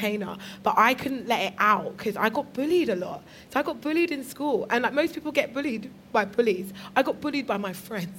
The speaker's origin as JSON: {"language": "English", "country": "United Kingdom", "said": "when I go to Jamaica, because I'm from Britain"}